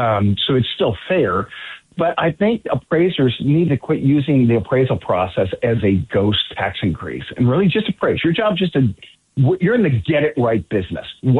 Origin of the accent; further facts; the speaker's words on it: Great Bend, Kansas, United States; I grew up in Great Bend.